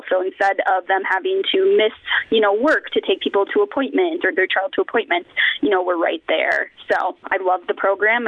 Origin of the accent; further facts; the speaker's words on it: Fond du Lac, Wisconsin, United States; I am from the Fond du Lac area.